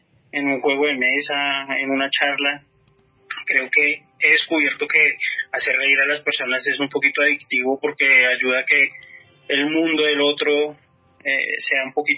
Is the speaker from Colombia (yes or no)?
yes; Bogotá, Colombia; soy bogotano, tengo 40 años